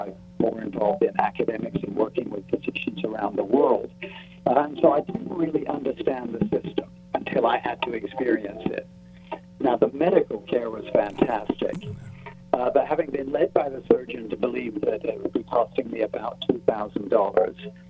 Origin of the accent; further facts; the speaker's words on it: Taiwan; because I grew up in Taiwan. My father had gone out there to work.